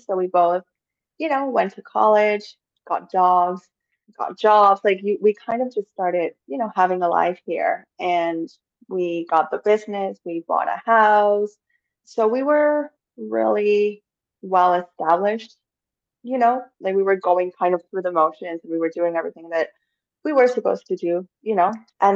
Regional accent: Mexico; moved away as an adult; now in Canada; I am 30 years old. I just turned 30 a few months ago. I am originally from Mexico, but I've been living in Canada for the last 11 years.

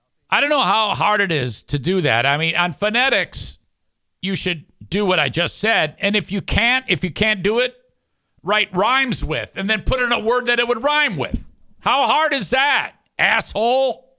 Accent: Detroit, Michigan, United States; I grew up there, dick.

